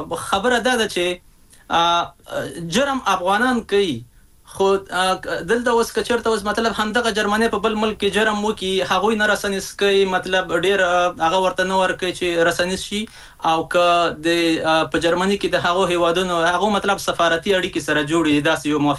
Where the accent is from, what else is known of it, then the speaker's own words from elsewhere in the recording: Afghanistan; د خبرونو سره ټکی به مونږ افغانان یو